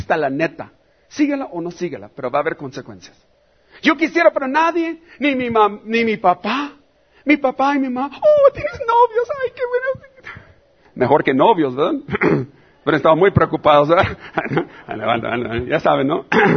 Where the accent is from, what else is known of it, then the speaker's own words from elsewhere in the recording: Mexico; somos libres y soberanos, ¿verdad? Como buenos mexicanos, ¿verdad?